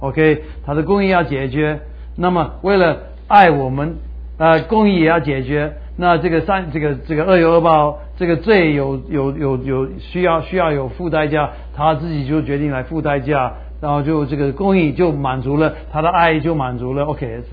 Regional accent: Taiwan; accent: Taiwanese Mandarin; 我们台湾国语啊

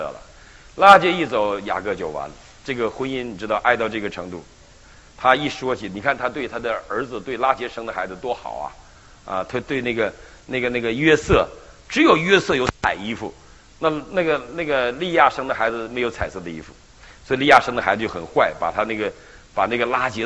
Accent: Northeast China, China; 我是东北人啊，我东北人，我太太上海人，我是学文的，她是学理的，我是偷渡过来的，她是留学过来的

